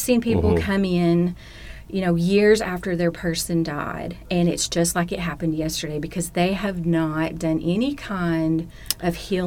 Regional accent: Jonesboro, Arkansas, United States; So I'm from the Jonesboro area.

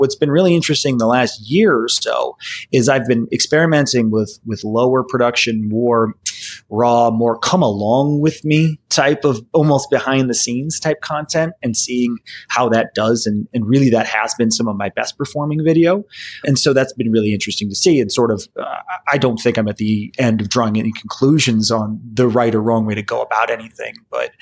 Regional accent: Minnesota, United States; now in Colorado, United States; No, not originally. I grew up in Minnesota, but I've been here 14 years.

